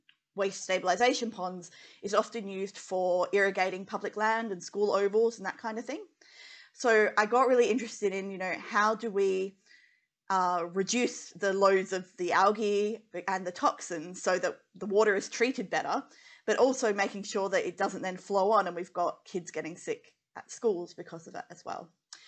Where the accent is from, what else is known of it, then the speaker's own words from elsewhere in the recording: Western Australia, Australia; Because also growing up in Western Australia, and my dad's like, "Oil and gas, oil and gas."